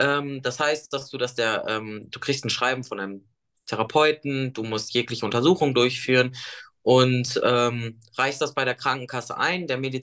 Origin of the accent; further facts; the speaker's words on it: North Rhine-Westphalia, Germany; ich komme aus der Nähe von Bielefeld